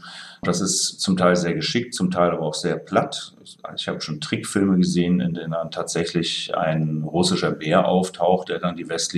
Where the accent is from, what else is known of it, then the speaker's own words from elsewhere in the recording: East Germany, Germany; Ich bin in der DDR groß geworden